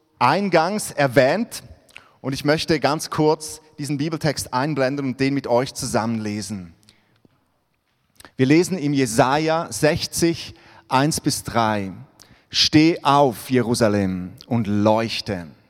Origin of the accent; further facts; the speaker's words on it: Switzerland; now in Hamburg, Germany; Meine Frau und ich, wir kommen ja ursprünglich aus der Schweiz. Jetzt mittlerweile leben wir im hohen Norden, in Hamburg.